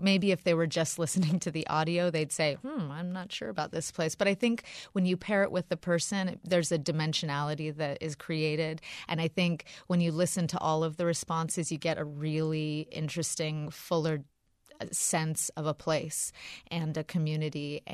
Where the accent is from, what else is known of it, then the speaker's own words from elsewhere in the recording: Barnard, Vermont, United States; also born or lived in abroad; And I grew up in Barnard, so did my brother, and we both left and did college elsewhere and lived abroad. But Vermont was always a draw for me.